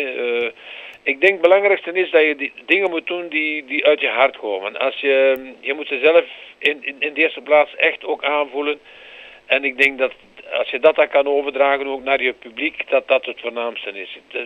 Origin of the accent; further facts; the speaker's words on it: Retie, Antwerp, Belgium; now in Oud-Turnhout, Belgium; Ik ben een echte Kempenaar. Ja. In hart en ziel. Ik ben afkomstig van geboorte van Reti op het Looiend. En ik woon al 47 jaar nu in Autunnoot, hier vlakbij de Liereman.